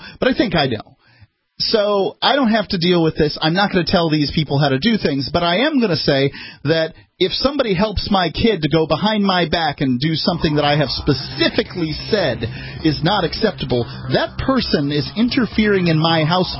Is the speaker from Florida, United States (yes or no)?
yes; Florida, United States; I'm a native from Florida